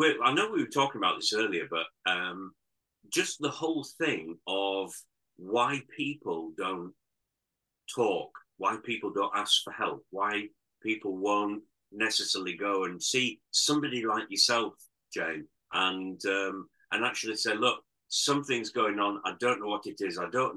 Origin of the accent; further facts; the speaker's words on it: United Kingdom; the stiff upper lip, you know, we're British and so on